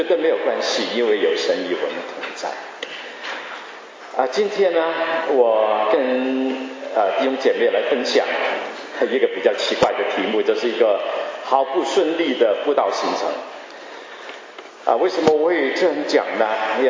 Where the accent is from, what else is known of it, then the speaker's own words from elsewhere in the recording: Hong Kong; now in Vancouver, Canada; 我在温哥华住了三十几年，我1984年从香港过来。